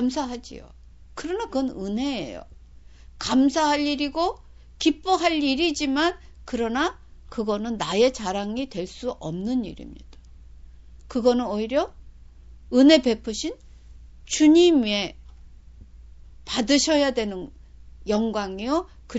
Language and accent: Korean; South Korea; 나는 한국 사람의 대표고, 그리고 크리스찬의 대표인 거를